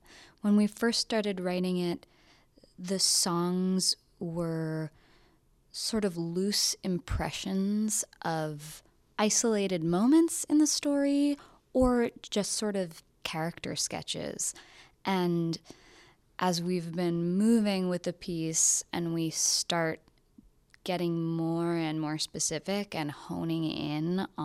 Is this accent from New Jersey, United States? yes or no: yes; New Jersey, United States; And and also because, though I am from New Jersey, I secretly love country music.